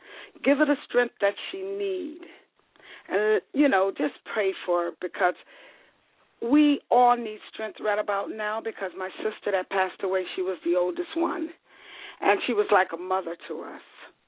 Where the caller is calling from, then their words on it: Connecticut, United States; I'm calling from Connecticut.